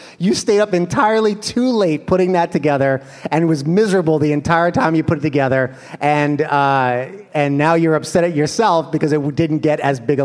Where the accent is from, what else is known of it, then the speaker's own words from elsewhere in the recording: Bronx, New York, United States; also born or lived in Orlando; I grew up in the Bronx, in the Boogie Down Bronx